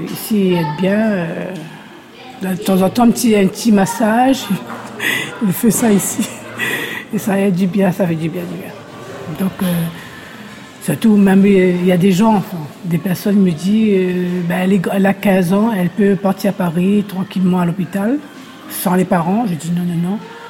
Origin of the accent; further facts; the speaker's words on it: Réunion; De La Réunion.